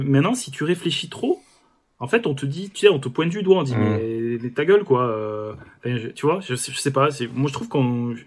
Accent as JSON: {"language": "French", "country": "France", "said": "en France, en fait, on est tellement... Enfin, on est français"}